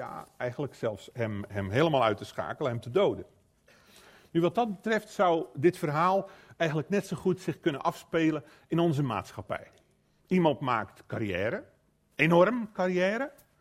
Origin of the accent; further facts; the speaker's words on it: Flanders, Belgium; Ik zie dat bij ons in Vlaanderen ook.